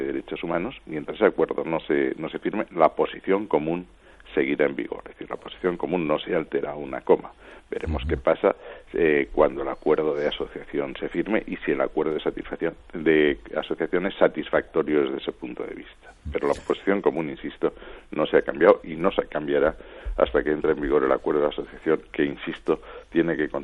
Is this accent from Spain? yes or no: yes; Spain; formo parte, como cualquier español que defienda en la unidad de España